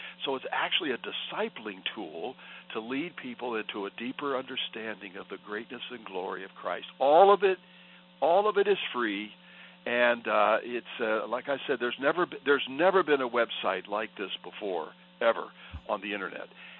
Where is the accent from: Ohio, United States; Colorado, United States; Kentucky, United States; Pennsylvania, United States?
Ohio, United States; Massillon; I grew up in Massillon, Ohio